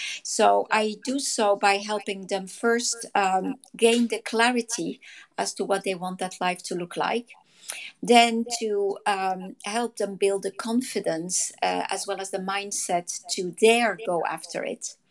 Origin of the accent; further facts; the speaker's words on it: France; also born or lived in Netherlands; my roots are Dutch. … is Dutch. My parents were Dutch, but I grew up in France and I've lived there most of my life, but I've never felt home there.